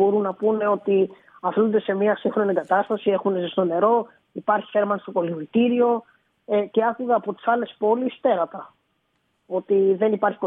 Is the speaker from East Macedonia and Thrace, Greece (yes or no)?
yes; Alexandroupoli, East Macedonia and Thrace, Greece; Εγώ τυχαίνει να είμαι και από την Αλεξανδρούπολη